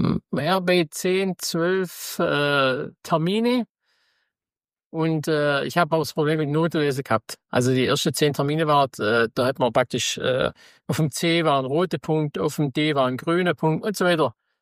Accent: Baden-Württemberg, Germany; Ja, das ist schon bei uns im Schwabenland.

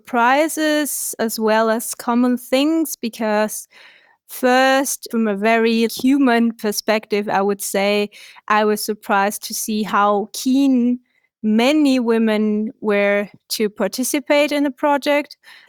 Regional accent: Chile; now in Berlin, Germany; I am from Chile. I studied architecture back in Chile. And now, for a couple of years now, I live in Berlin.

